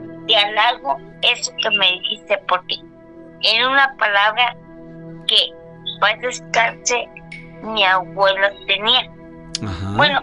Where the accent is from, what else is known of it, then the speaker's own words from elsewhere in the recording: La Piedad, Michoacán, Mexico; now in Los Reyes, Mexico; Ya ves que yo les digo que yo soy originaria de La Piedad.